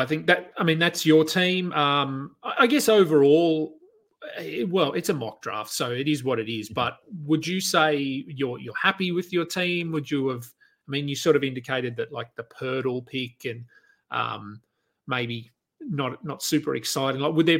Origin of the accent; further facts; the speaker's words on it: Australia; the improvement that we've seen as an Australian fan from the last time he played for us to now